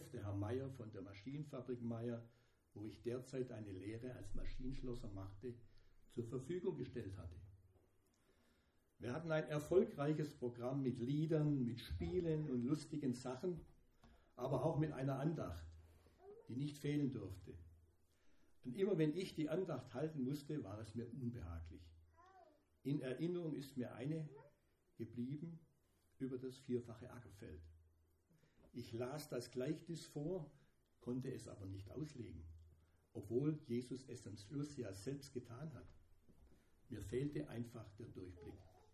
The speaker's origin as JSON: {"language": "German", "town": "Tübingen", "region": "Baden-Württemberg", "country": "Germany", "said": "Ja, ich bin Schwabe, komme aus Tübingen"}